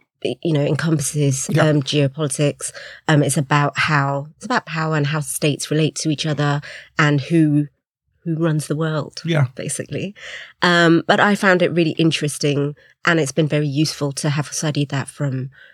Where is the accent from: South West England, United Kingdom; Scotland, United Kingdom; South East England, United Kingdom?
South East England, United Kingdom; Oxford; growing up in Oxford, I had lots of friends, but I also was a bit of an outsider.